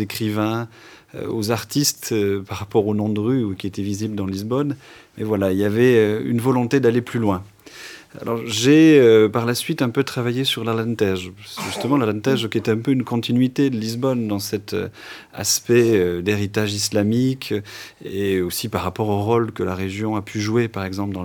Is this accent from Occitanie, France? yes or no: no; Auvergne-Rhône-Alpes, France; first language Occitan; French is a second language; je ne suis pas de région parisienne, hein, je suis aussi un migrant, on va dire, auvergnat, un exilé. Hein, je viens de l'Auvergne du Sud. L'Auvergne du Sud qui est un pays occitanophone. Hein, c'est ma langue d'origine, l'occitan.